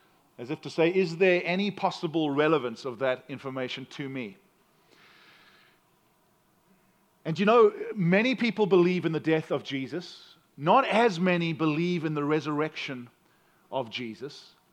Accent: South Africa; I'm American, but I'm from South Africa, and that means I have an accent that makes me sound smarter than I really am.

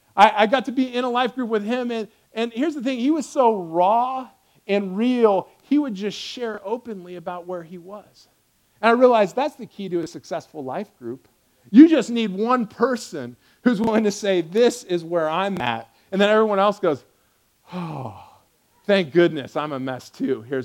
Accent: Nebraska, United States; And I'm just like, yeah, I'm from Nebraska.

